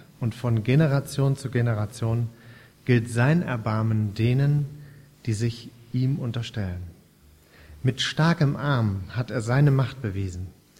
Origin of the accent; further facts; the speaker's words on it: Wetzlar, Hesse, Germany; born there; Geboren bin ich in Wetzlar, aber von neuem geboren hier in Bad Pyrmont.